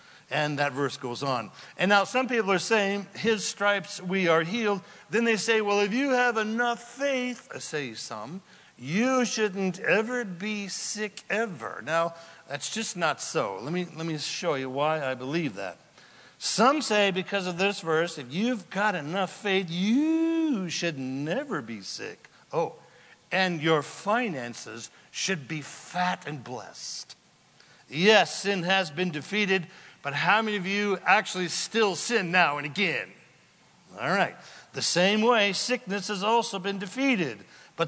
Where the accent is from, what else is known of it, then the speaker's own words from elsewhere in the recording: Redding, California, United States; also born or lived in Anderson; I grew up in Northern California, Redding and Anderson. Nobody knows where Anderson is.